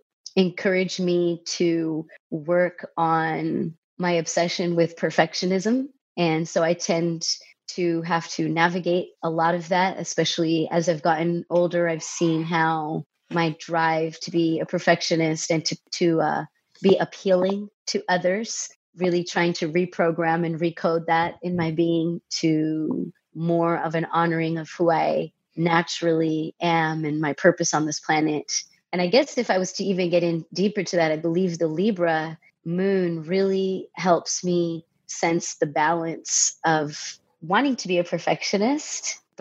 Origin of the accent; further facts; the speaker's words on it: Santee, California, United States; also born or lived in Chicago; So I was born in Chicago. My parents immigrated here about 46 years ago from India. And my sister was born there, and my brother and I were both born in Chicago. And I moved from Chicago to Santee, San Diego area, when I was about 7.